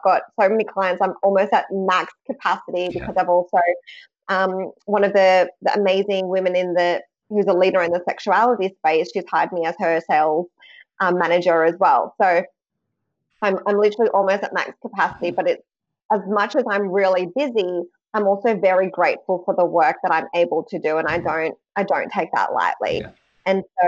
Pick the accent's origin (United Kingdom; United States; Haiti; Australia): Australia; Sydney, New South Wales; also born or lived in Philippines; the fact that I have a Filipino background. Like, I was born in the Philippines. I came to Sydney when I was one.